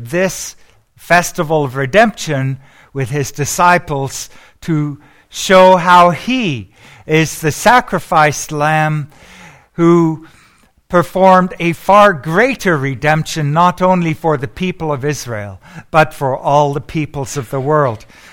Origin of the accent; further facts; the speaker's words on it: United Kingdom; born there; I am actually British, believe it or not. And I was born there to parents who were both Jewish believers in Jesus.